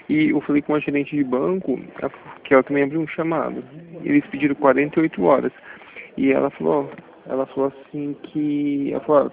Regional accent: Mirassol, São Paulo, Brazil; É que eu sou de Mirassol, mas eu consegui na época.

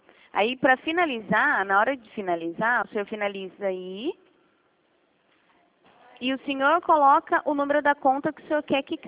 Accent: Piracicaba, São Paulo, Brazil; also born or lived in Minas Gerais

